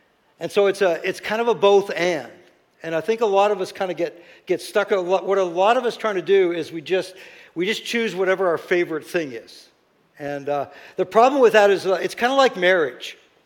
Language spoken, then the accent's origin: English; Saint John, New Brunswick, Canada; I grew up in St. John, and you know, I've never seen the level of brokenness and lostness that I'm seeing these days. Right in our own city.